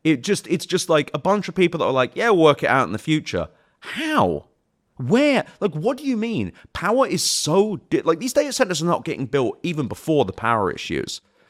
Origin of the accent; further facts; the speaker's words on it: London, United Kingdom; I grew up in West London.